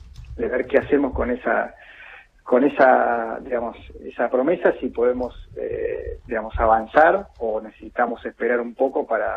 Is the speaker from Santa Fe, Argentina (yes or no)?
yes; Rosario, Santa Fe, Argentina; Santa Fe Rosario.